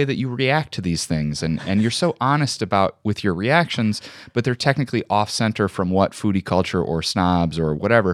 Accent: Joliet, Illinois, United States; I grew up in Joliet, Illinois, and there still isn't really a restaurant scene.

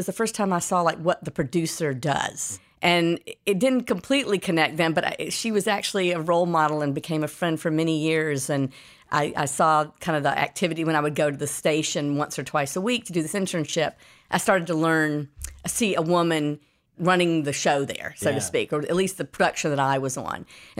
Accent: Atlanta, Georgia, United States; I was born in Atlanta, Georgia, and that's where I grew up.

